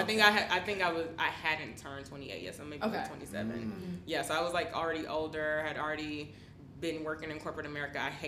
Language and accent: English; Houston, Texas, United States; now in Thailand; I'm from Houston. I've been living in Thailand for 3 years, which is so crazy.